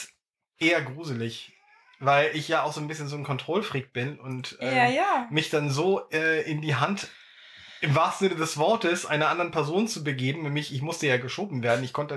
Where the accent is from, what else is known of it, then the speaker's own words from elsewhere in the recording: Dannenberg, Lower Saxony, Germany; Also ich in meinem Heimatort Dannenberg in Nordost-Niedersachsen mit keinen 10 Kilometern bis zur ehemaligen DDR-Grenze